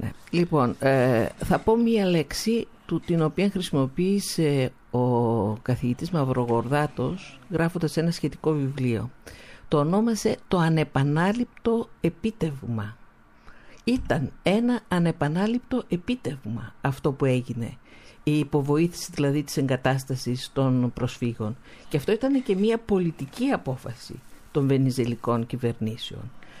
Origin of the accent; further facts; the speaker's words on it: Serres, Central Macedonia, Greece; Εγώ προέρχομαι από τη Βόρεια Ελλάδα. Σας έρχομαι από τις Σέρρες συγκεκριμένα.